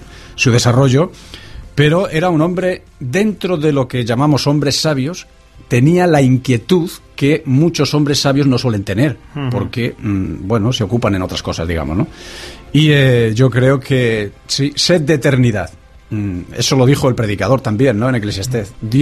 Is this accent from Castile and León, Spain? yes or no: yes; Salamanca, Castile and León, Spain; Yo soy de Salamanca precisamente